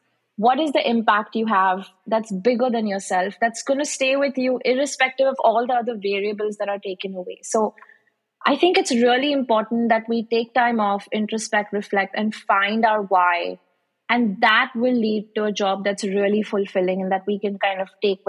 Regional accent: India; moved away as an adult; now in United States; I came from India, like I said, very clear about what I wanted

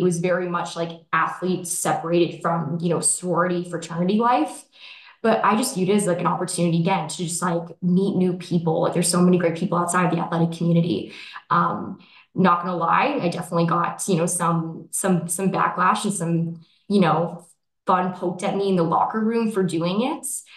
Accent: Arizona, United States; moved away as an adult; But I'm originally from Arizona, go D-backs.

